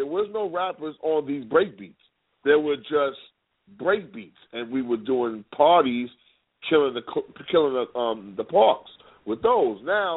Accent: New York, United States; You know, I'm from New York, so, you know, we got a lot of tenement buildings in New York, so that's why I grew up in the hood

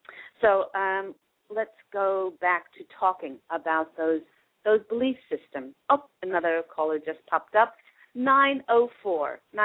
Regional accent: Australia; moved away as an adult; My husband and I moved here from Australia 4 years ago

